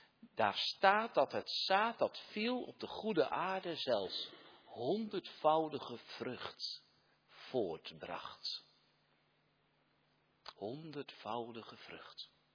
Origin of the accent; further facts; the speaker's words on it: Katwijk aan Zee, South Holland, Netherlands; Zelf kom ik van oorsprong uit Katwijk aan Zee, dat weet u misschien.